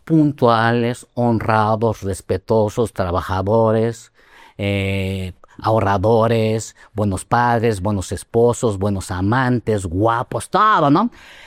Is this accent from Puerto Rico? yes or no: no; Mexico; cuando les digo que soy mexicano de ascendencia japonesa